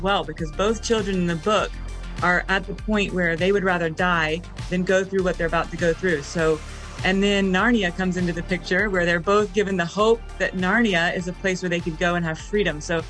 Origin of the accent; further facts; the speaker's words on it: South Carolina, United States; And of course, I'm from South Carolina, so I hadn't been to the museum